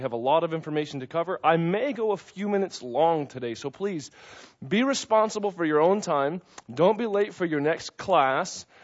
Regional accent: United States; I thank you so much for the freedom that you've afforded me being an American citizen. I'm just so glad to have been born where I was born.

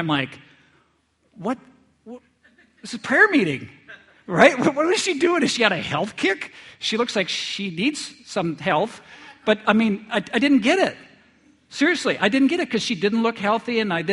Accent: North Dakota, United States; Well, I grew up in North Dakota, and I grew up right in town, but I had grandparents that lived outside of town

